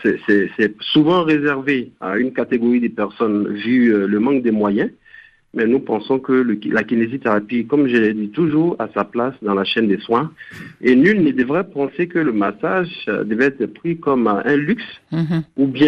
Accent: Côte d’Ivoire; Il y a des régions chez nous en Côte d'Ivoire où des gens sont initiés pour faire des massages

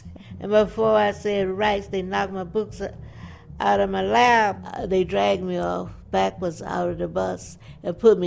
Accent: Montgomery, Alabama, United States; I'm from Montgomery, Alabama.

